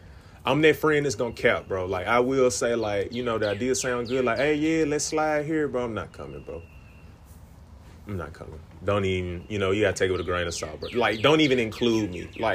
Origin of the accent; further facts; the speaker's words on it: Greenville, United States; moved away as an adult; When I was around like 19, 20 years old, I was born and raised in Greenville, but I left Greenville around that age time.